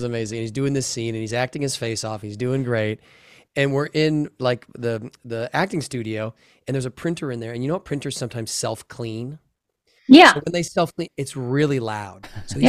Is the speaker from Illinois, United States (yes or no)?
yes; Chicago, Illinois, United States; I always remember when I moved to LA, because I came from Chicago, and you'd go out in Chicago